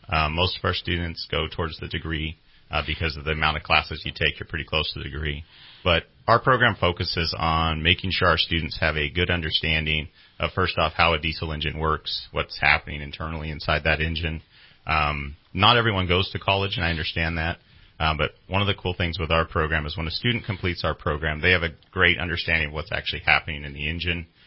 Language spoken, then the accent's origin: English; Cedarville, California, United States; I grew up in Modoc County, so I'm from Cedarville, California.